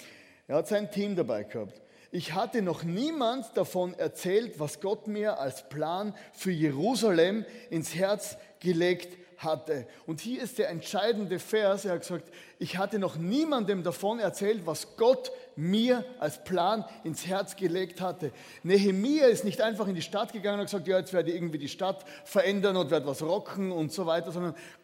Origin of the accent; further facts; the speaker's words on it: Styria, Austria; falls euch mein Dialekt auffällt, ich komme aus der Südsteiermark, ja, das nicht erschrecken, das bin ich.